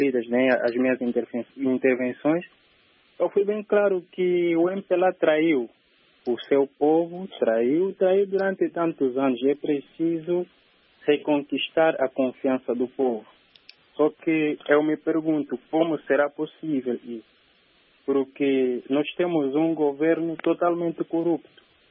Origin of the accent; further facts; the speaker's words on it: Cabinda, Angola; eu sou de Cabinda, natural de Cabinda.